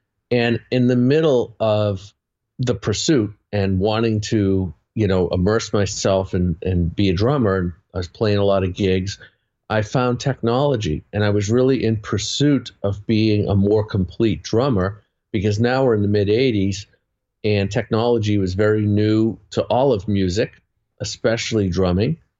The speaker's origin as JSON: {"language": "English", "town": "Boston", "region": "Massachusetts", "country": "United States", "said": "I'm from Boston."}